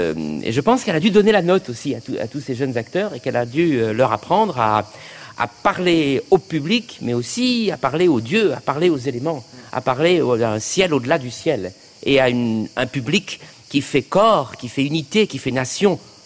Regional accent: Provence-Alpes-Côte d'Azur, France; je ne suis pas parisien, je suis un provençal et un provincial, et c'est vrai, je me sens ici chez moi.

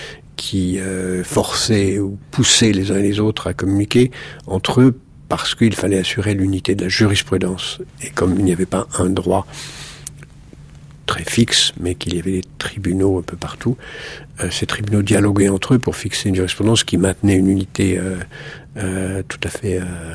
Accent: Algeria; moved away; je suis parti d'Algérie... très vite, puisque en 1956, nous avons quitté ce pays.

